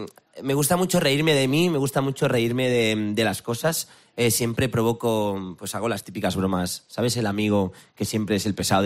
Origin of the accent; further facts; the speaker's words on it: Sant Feliu, Catalonia, Spain; Barcelona, San Feliu, mi pueblo, es esencial y necesario también para recargar pilas